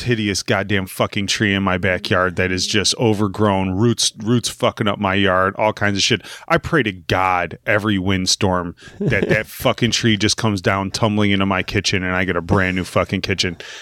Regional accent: Chicago, Illinois, United States; I live in the real world. I'm from Chicago. This ain't Mayberry.

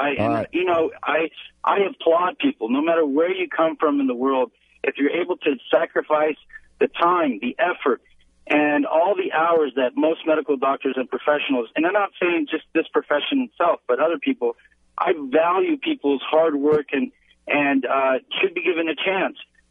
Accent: United States; I am a foreign medical grad, I'm an American citizen, but went to a foreign medical school

